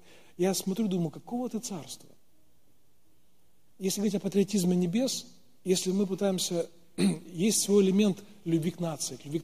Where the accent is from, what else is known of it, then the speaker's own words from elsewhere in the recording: Ukraine; Но я точно знаю, что моя привязанность к небесам, моя небесная принадлежность для меня важнее, чем того, что я украинец.